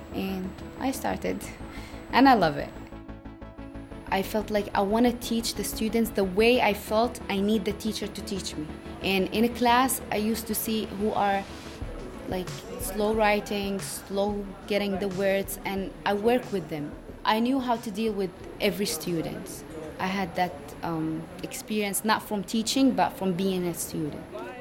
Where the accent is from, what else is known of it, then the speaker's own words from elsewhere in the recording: Yemen; I am from Yemen.